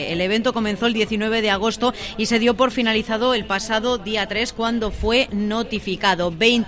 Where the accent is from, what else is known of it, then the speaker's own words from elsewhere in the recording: Alcázar de San Juan, Castilla-La Mancha, Spain; born there; De nuevo allí en Alcázar de San Juan, en la tierra que me vio nacer.